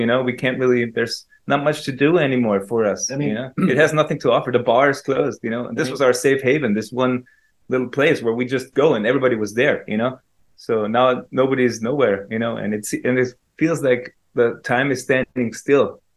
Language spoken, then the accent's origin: English; Klagenfurt, Carinthia, Austria; English is a second language; moved away as an adult; So when I go to Klagenfurt, it's not like you know, I have no feelings for the city.